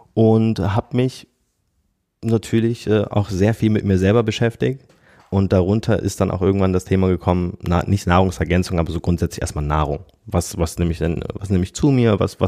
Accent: Düsseldorf, North Rhine-Westphalia, Germany; ich komme aus Düsseldorf, bin hier geboren, bin hier aufgewachsen. War lange auch hier arbeiten

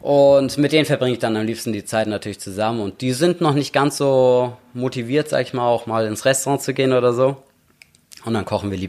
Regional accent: Tinnum, Schleswig-Holstein, Germany; Immer schon in Tinnum. Also Tinnum ist immer noch meine Heimat.

